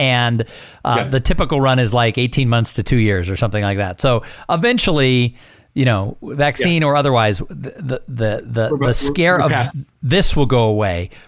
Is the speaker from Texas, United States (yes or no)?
yes; Texas, United States; As a Texan, I know I've met him.